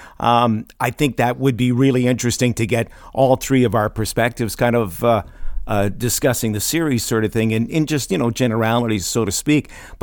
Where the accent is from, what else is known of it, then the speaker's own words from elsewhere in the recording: Campbellton, New Brunswick, Canada; Well, being from Camelton, New Brunswick, the first thing that pops out at me is a couple of the geographical gaffes that come up in the series where Camelton or the surrounding area, Atholville and Tidehead